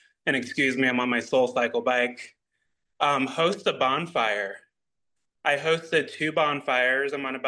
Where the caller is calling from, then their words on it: Indianapolis, Indiana, United States; Good morning from Indianapolis.